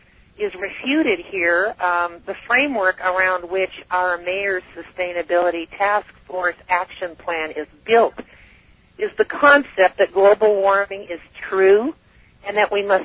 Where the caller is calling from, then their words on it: Spokane, Washington, United States; Well, I'm just calling from Spokane. We're hunkered down here.